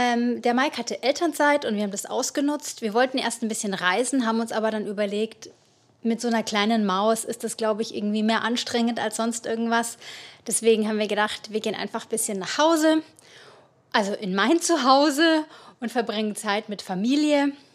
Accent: Bavaria, Germany; da, wo ich herkomme, in meinem kleinen fränkischen Dorf

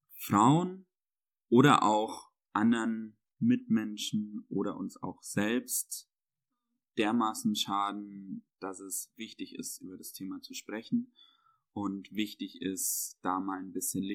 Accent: Bavaria, Germany; also born or lived in Munich; Ich bin ja in Bayern auch groß geworden, habe dort eine sehr konservative Sozialisation erfahren und dann auch lange Zeit in München gelebt, dort eine Ausbildung gemacht und so, bis ich 23

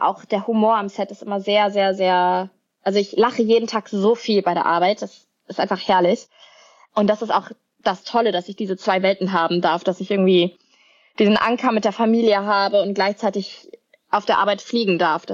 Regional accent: Cologne, North Rhine-Westphalia, Germany; Also ich bin Kölnerin, ich bin von meiner Art total Kölsch.

